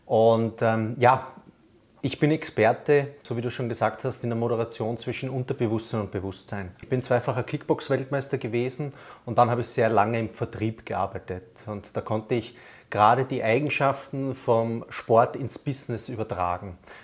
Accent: Vienna, Austria; now in Rosenheim, Germany; ich bin ja Wiener und darf in Rosenheim leben und das macht mir eine Riesenfreude in Bayern.

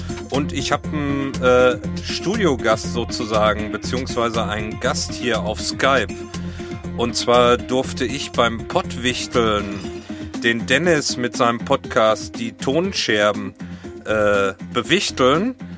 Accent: Hagen, North Rhine-Westphalia, Germany; now in Hamburg, Germany; Und ich komme nämlich ursprünglich aus Hagen. Das ist ja nur ein paar Kilometer von Lüdenscheid entfernt, wo ihr herkommt.

